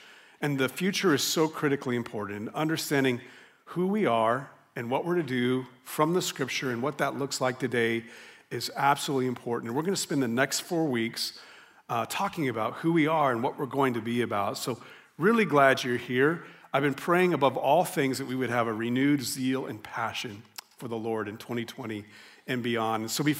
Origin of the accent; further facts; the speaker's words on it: New Mexico, United States; this beautiful landscape oil painting that's been passed down in my family of my home state, a New Mexico landscape.